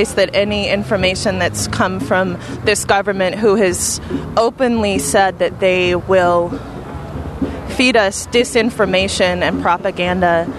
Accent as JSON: {"language": "English", "country": "United States", "said": "I'd just like to say that this is a shameful, embarrassing day for me as an American citizen and as a human being"}